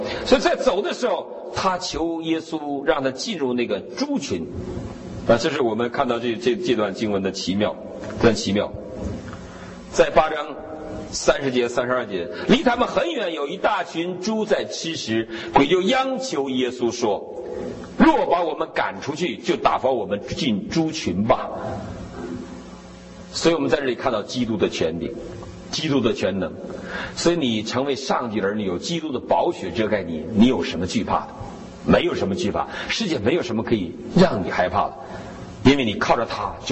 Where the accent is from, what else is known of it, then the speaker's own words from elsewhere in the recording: Northeast China, China; 我们东北人怕黄鼠狼，